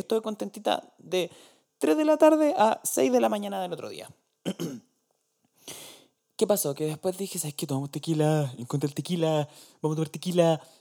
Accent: Chillán, Ñuble, Chile; Nosotros somos de Chillán y lo que es el sur. Bueno, no tan al sur, claramente.

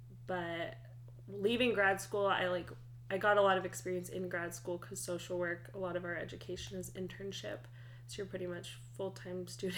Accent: Flagstaff, Arizona, United States; I came from Flag down to the U of A to study psych.

